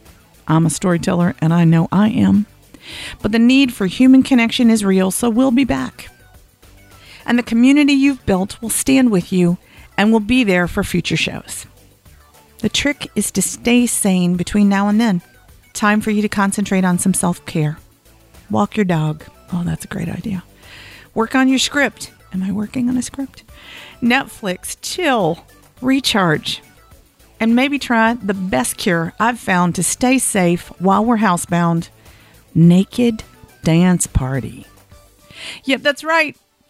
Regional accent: Arkansas, United States; now in New York, United States; While I live in New York now, I'm from Arkansas and I'm about as Black and Southern and Baptist as they come.

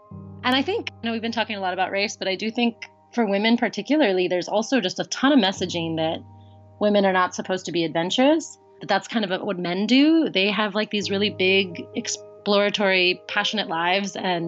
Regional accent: Florida, United States; So it is normalized here in a way that I didn't experience in the town I grew up in Florida.

